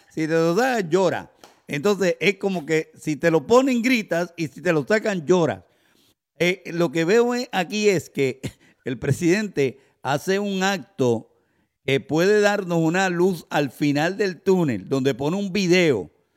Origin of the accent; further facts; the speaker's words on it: Puerto Rico; voy a decir un refrán que hacen en mi país, en Puerto Rico.